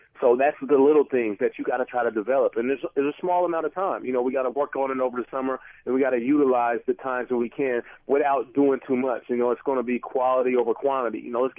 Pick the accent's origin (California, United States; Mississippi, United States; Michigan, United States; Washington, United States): Washington, United States; Seattle; I'm a big sports nut and I'm from Seattle